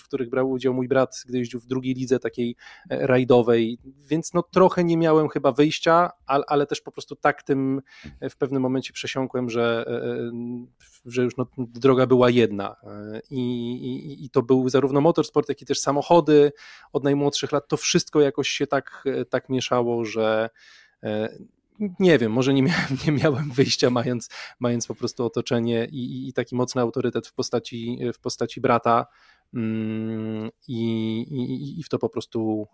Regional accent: Olsztyn, Warmian-Masurian Voivodeship, Poland; ja jestem z Olsztyna

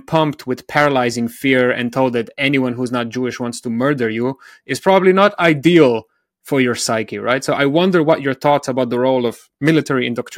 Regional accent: Slovenia; also born or lived in Berlin; I'm originally from Slovenia, so the Balkans, but I used to live in Berlin for nearly a decade. I didn't speak any German, and I had extremely limited options when I arrived to the German capital.

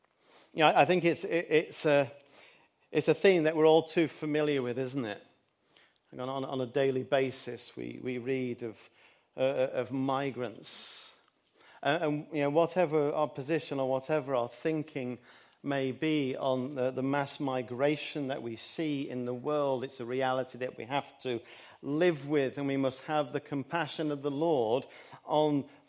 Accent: Manchester, North West England, United Kingdom; as a Mancunian, I'm not going to get political.

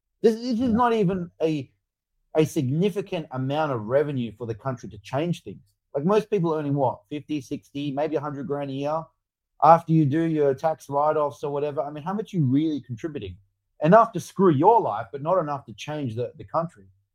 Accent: Western Australia, Australia; I was growing up around Spearwood and Fremantle and Kwinana and Rockingham, and it's full of violence around there.

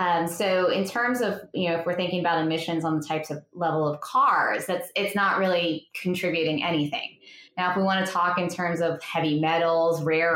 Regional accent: Florida, United States; I grew up in Florida, so I got to live my childhood seeing space shuttles go up.

